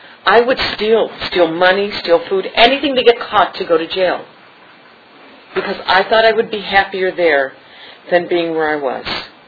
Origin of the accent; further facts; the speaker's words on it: St. Louis, Missouri, United States; I mean, we even had a maid. I'm from St. Louis.